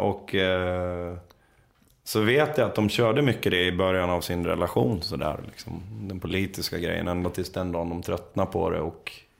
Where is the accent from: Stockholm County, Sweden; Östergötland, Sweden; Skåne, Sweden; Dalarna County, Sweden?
Dalarna County, Sweden; vi växte upp en bit utanför Borlänge. Det är jävligt fint där ute där jag växte upp. Det är nära Roma Alpin och det här.